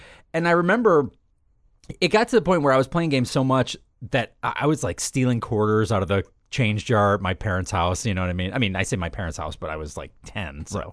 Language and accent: English; Chicago, Illinois, United States; You know, and being growing up in the Chicago area, we were kind of lucky because a lot of the big game companies were based out of Chicago.